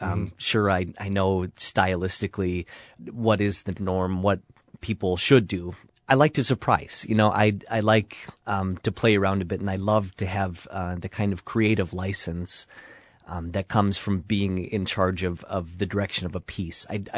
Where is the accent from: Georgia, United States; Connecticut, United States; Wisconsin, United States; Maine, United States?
Wisconsin, United States; Chippewa Falls; also born or lived in Florida; I was all of 1 or 2 years old when I moved back to Chippewa Falls, so this is my hometown.